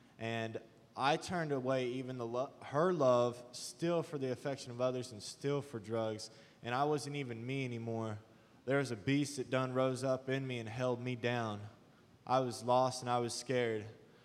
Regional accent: Neosho, Missouri, United States; I'm 22 years old. I'm from Neosho, Missouri. That's where I was born and raised, and I grew up

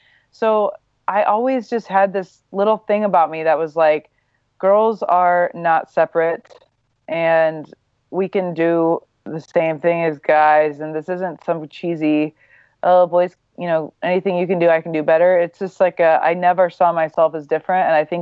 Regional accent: Midwest, United States; I grew up in the Midwest, very normal, I guess you could say, just a mom and a dad, two sisters, Midwest, not rich, not poor

